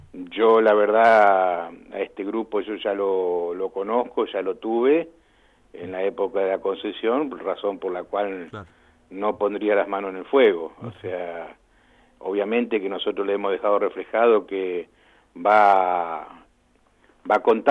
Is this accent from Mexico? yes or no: no; Santa Fe, Argentina; sino también como santafesino